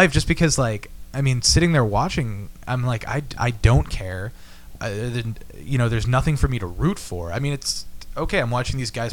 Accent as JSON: {"language": "English", "town": "Tinley Park", "region": "Illinois", "country": "United States", "tie": "born or raised there", "said": "Yes, I grew up in Tinley Park. I lived in the same house in Tinley Park my whole life."}